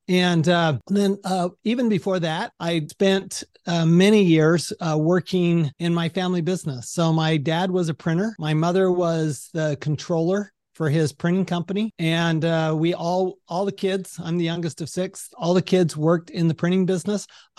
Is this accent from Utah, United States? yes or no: yes; Salt Lake City, Utah, United States; So I grew up in Salt Lake City, Utah. I was a good Mormon boy.